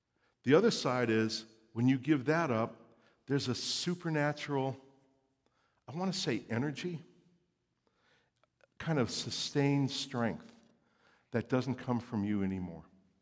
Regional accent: New Jersey, United States; I'm originally from New Jersey, and we don't trust anybody, right?

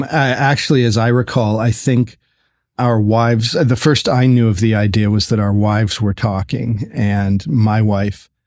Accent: Canada; moved away as an adult; So I'm Canadian. I grew up in Canada and spent my whole life in Canada until age 31.

